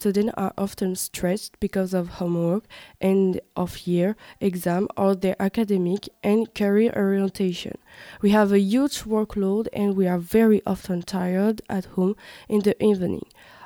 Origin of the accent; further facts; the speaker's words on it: Italy; English is a second language; I come from Italy. I'm 15 years old, almost 16, I live in Naples